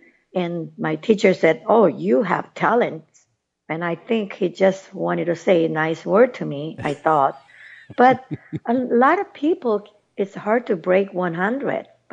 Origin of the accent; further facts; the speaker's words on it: South Korea; English is a second language; I have seven. So total 8 include me.